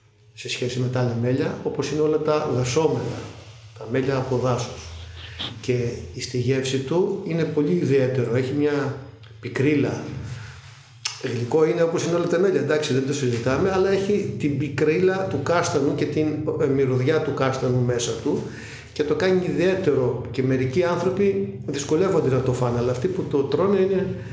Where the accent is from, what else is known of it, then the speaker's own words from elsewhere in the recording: Agiasos, North Aegean, Greece; λόγω ότι είμαι από την Αγιά Σου και με ξέρουν ως Αγιασότη.